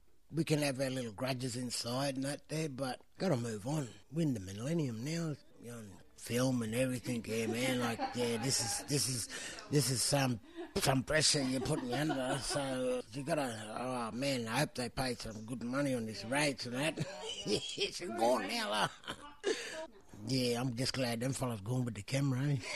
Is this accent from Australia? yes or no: yes; Bourke, New South Wales, Australia; now in Sydney, Australia; I'm from Bourke. I live in Sydney at the moment.